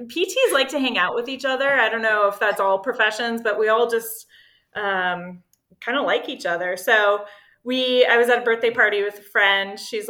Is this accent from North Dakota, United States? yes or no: yes; North Dakota, United States; And he's from Montana, I'm from North Dakota.